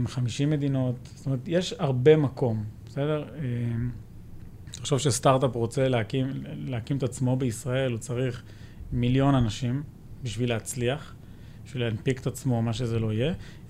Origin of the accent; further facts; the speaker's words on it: Jerusalem, Jerusalem District, Israel; גדלנו ביישוב קטן, זאת אומרת, גדלתי בירושלים, אבל גרנו ביישוב בישראל